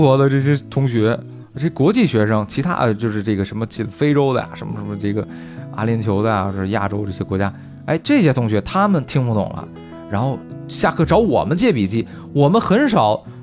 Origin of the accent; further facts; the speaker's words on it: China; 我是中国人里就是数学学的不太好的